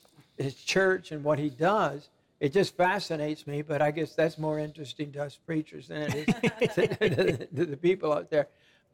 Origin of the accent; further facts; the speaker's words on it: United States; born there; I was born in the United States, so I just believe in freedom.